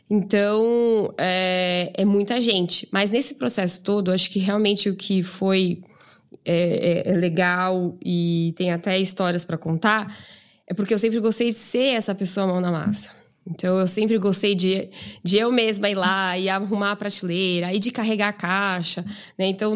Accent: Avaré, São Paulo, Brazil; now in São Paulo, Brazil; Eu saí de Avaré, né, cidade minúscula, meu sonho era sempre vir estudar em São Paulo

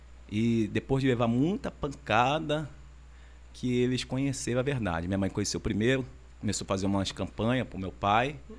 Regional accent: São João do Meriti, Rio de Janeiro, Brazil; Baixada Fluminense, São João do Meriti, Rio de Janeiro.

